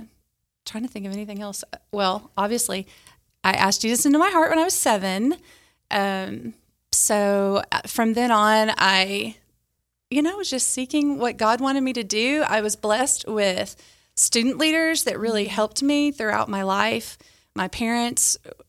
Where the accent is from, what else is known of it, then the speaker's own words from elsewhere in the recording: Pine Bluff, Arkansas, United States; I was raised in Pine Bluff, Arkansas.